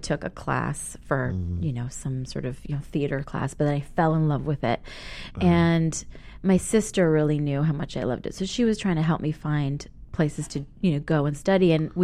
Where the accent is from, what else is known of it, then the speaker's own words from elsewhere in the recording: Beverly Hills, California, United States; I grew up in Beverly Hills.